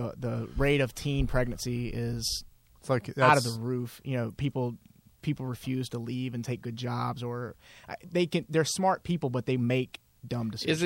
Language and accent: English; Mississippi, United States; I go places and I tell people I'm from Mississippi, and they just like they look at me like a leper.